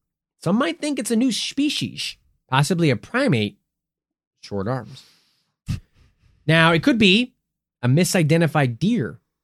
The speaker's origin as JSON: {"language": "English", "country": "United States", "said": "I'm from Hardin County, baby. Boner City."}